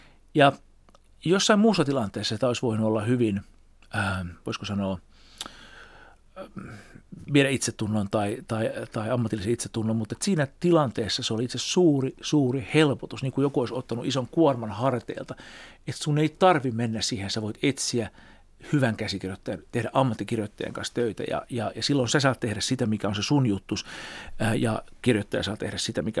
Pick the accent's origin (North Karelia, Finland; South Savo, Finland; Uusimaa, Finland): Uusimaa, Finland; Porvoo; tällaisesta keskiluokkaisesta porvolaiskodista, kun olin kotoisin alemman keskiluokan perheestä, missä äiti oli opettaja ja isä oli faktori